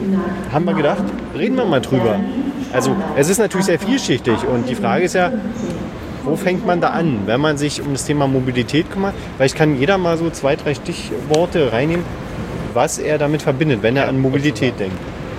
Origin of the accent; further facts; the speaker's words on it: Berlin, Germany; Weil wir halt wir sind alle drei in der Stadt groß geworden, ne?